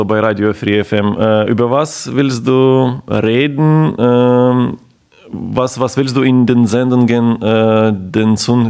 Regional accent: Zhytomyr, Zhytomyr Oblast, Ukraine; German is a second language; now in Ulm, Germany; Ich komme aus Nordukraine. Der Stadt heißt Zhytomyr, mein Geburtsort, wo ich auch aufgewachsen bin. Ich bin schon länger in Deutschland, bin gelernter Agrarökonom und in Ulm bin ich seit 2007.

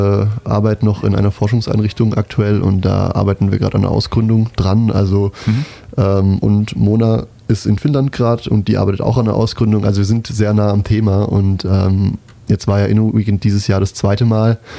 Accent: Ulm, Baden-Württemberg, Germany; born there; Ich bin in Ulm geboren, bin jetzt 23 und habe auch in Ulm studiert, beziehungsweise in Neu-Ulm, an der Hochschule Neu-Ulm. Studiere jetzt in Aalen im Master

